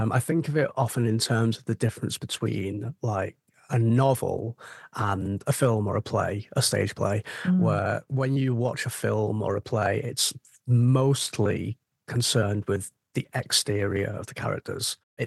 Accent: United Kingdom; because I'm British.

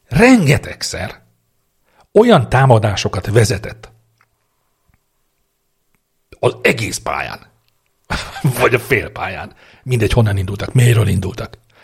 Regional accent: Hungary; Ezen a mérkőzésen a magyar válogatott, melynek összeállítását tudnunk kéne, mert magyarok vagyunk, de nem tudjuk.

